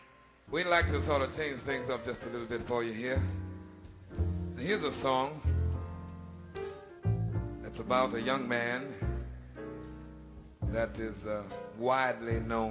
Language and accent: English; Chicago, Illinois, United States; born or raised there